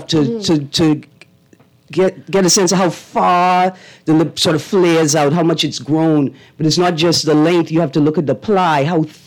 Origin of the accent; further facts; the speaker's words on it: Bahamas; born there; So yeah, I was born in the Bahamas, but I have the means to travel wherever I want in the world.